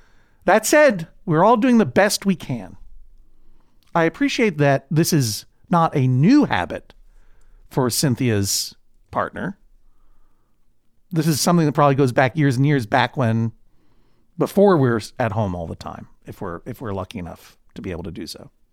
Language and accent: English; New England, United States; in my historic growing up in New England.